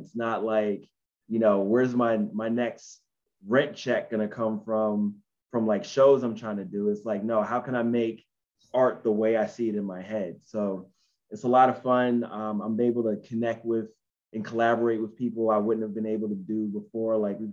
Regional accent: Philadelphia, Pennsylvania, United States; now in Brooklyn, United States; I'm originally from Philadelphia, North Philadelphia, to be exact. I live in Brooklyn now.

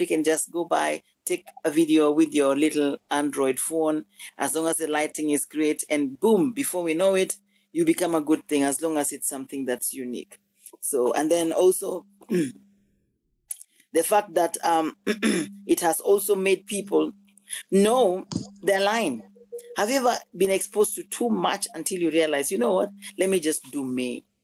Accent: Nyakach, Kisumu County, Kenya; Nyar Nyakach. Makine naka wutu tadwongora, therefore. That means I come from Nyakach.

